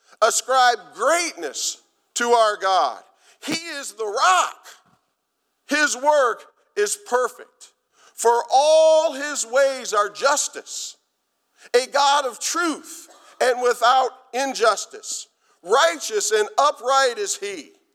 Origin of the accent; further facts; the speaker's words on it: Rochester, Michigan, United States; I remember when I grew up in Rochester, Michigan, there was Michigan Christian College.